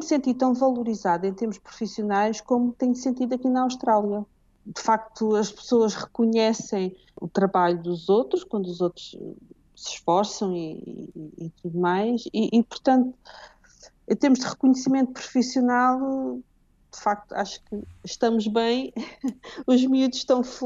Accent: Portugal; moved away; E nós, quando saímos de Portugal, é que percebemos como o nosso cantinho aí é pequenino

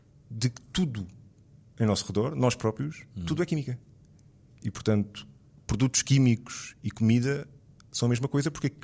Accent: Portugal; moved away as an adult; now in Austria; Eu saí de Portugal quando não era fashion de sair de Portugal. Foi em 2002 que fiz a minha primeira expatriação e depois nunca mais voltei.

